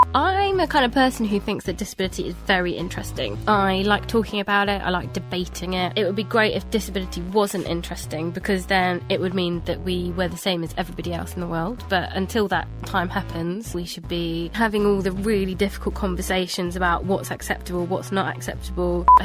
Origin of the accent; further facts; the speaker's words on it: South West England, United Kingdom; now in London, United Kingdom; I am a 29, almost 30-year-old girl. I'm not a woman yet, I'm totally not a woman, who lives in London. I am originally from the West Country.